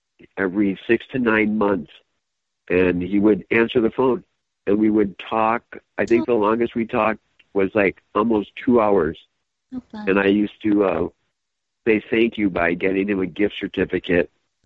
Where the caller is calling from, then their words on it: Minnesota, United States; Hey, peeps. … calling from northern Minnesota.